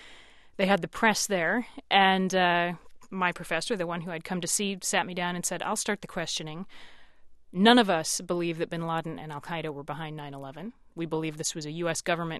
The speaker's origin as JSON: {"language": "English", "country": "United States", "said": "As a woman, not bad. As an American, it was very tough."}